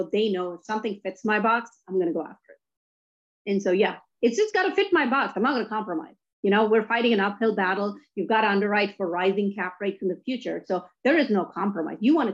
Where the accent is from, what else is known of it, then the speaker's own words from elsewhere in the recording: India; moved away as an adult; now in United States; I grew up in India with parents making $50 a month. I wanted to come to the US